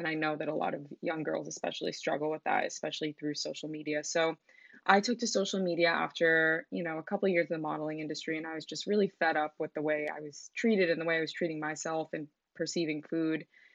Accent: Massachusetts, United States; now in New York, United States; I'm 24 years old. I'm from Massachusetts, but I live in New York right now.

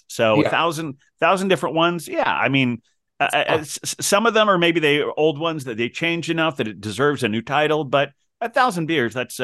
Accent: Midwest, United States; also born or lived in Memphis, Tennessee; I grew up also in the Midwest and about an hour from Kentucky, and some of those southern things made it up to where I was and some of them didn't.

